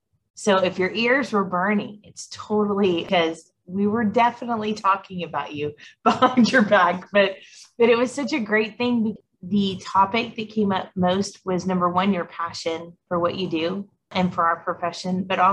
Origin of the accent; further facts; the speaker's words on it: Texas, United States; now in Colorado Springs, United States; Mind you, I'm a Texan at heart. So if it gets below like 50, I'm dying.